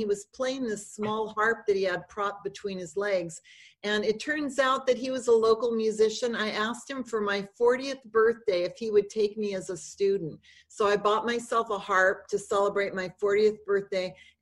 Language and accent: English; United States; No, I'm American.